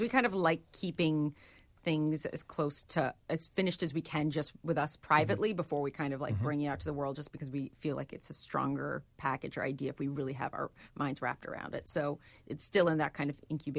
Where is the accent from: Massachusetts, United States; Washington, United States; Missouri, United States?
Massachusetts, United States; I grew up in Western Massachusetts.